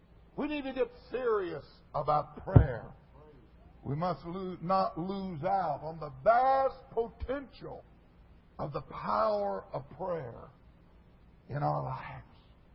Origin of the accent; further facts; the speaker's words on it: the West, United States; I'm from the West, my wife is, so we had driven.